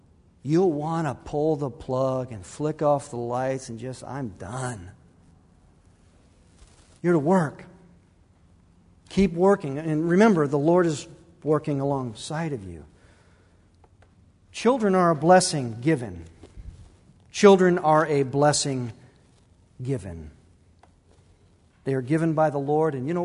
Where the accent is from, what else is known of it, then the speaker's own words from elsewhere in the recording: Illinois, United States; in the suburb city that I grew up in Illinois, we knew where those kids lived.